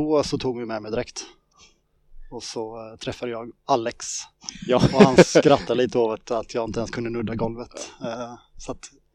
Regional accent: Jönköping, Jönköping County, Sweden; moved away as an adult; now in Skövde, Sweden; född och uppvuxen i Jönköping, försöker bibehålla min dialekt så gott det går nu när jag flyttat hit till Skövde. Ja, vem är jag? Jag fyller 40 detta året

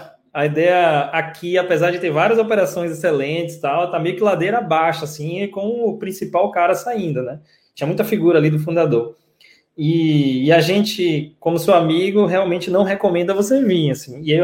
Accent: Salvador, Bahia, Brazil; Cara, primeiro assim, eu nasci e fui criado em Salvador.

